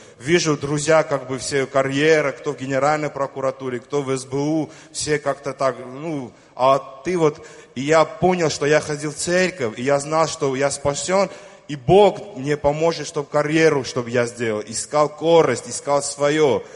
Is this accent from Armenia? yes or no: yes; Armenia; Ну, я армянин, для меня как-то, вот знаете, как армяне, гордый народ такой.